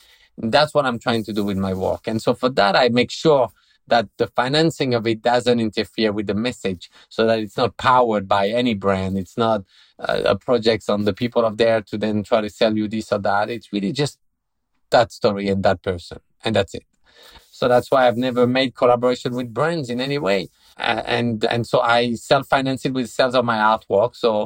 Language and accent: English; France; And I say, oh, I'm from France.